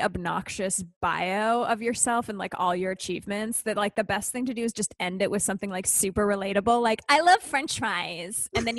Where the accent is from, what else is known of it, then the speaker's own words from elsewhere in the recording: Canada; I grew up in Canada.